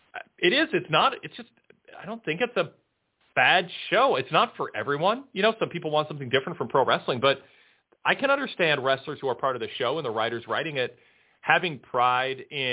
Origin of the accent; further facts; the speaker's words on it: Jacksonville, Florida, United States; as it was in my hometown of Jacksonville, and I was curious as to if we would see Cody.